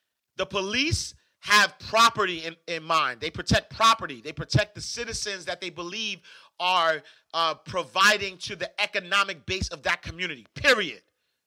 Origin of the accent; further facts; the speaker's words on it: Harlem, New York, United States; when I grew up in Harlem, I never had a great interaction with police officers.